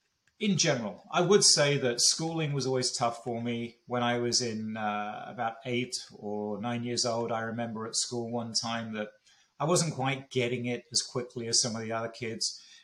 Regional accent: London, United Kingdom; So I grew up in Northwest London, and it was a good childhood.

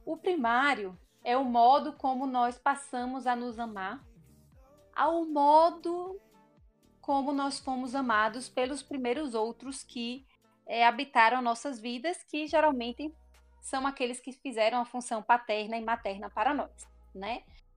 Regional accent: Natal, Rio Grande do Norte, Brazil; now in Curitiba, Brazil; Sou natalense, mas habito em terras curitibanas.

